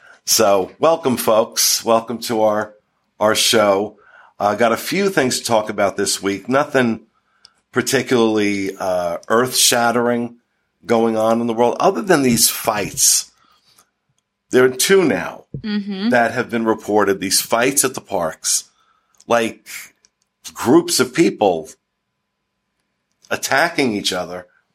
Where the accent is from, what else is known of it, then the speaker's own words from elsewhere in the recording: New Jersey, United States; I mean, I'm from New Jersey. I mean, it's required, I think.